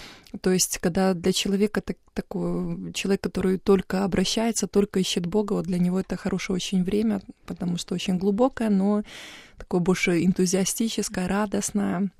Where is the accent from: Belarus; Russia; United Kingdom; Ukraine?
Belarus; это у нас в Беларуси мы проводили, правда, с Беларуси ездили в Польшу или там в Германию, в разные страны.